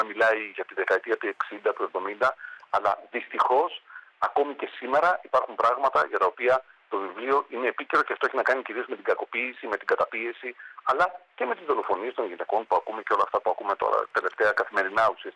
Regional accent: Trikala, Thessaly, Greece; μεγάλωσα στα Τρίκαλα. Γαλουχήθηκε μέσα στην πόλη που το ρεμπέτικο αναβλύζει από παντού, υπάρχει παντού γύρω.

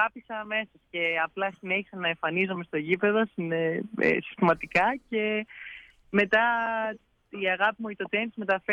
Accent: Athens, Attica, Greece; moved away as an adult; now in United States; Από την Αθήνα, από Βόρεια, μεγάλωσα στην Αθήνα, πήγα σχολείο κανονικά, πέρασα και πανελλήνιες

